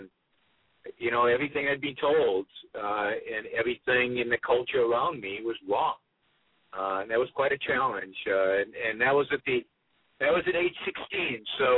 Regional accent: Israel; I was born and raised in Israel in a period where Israel was very socialist and very collectivist.

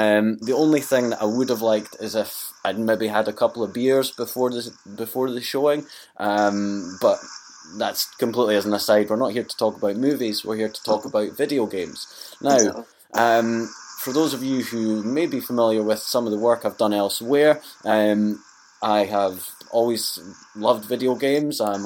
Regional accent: Scotland, United Kingdom; accent: Scottish; fellow Scotsman, if you haven't already told from my accent

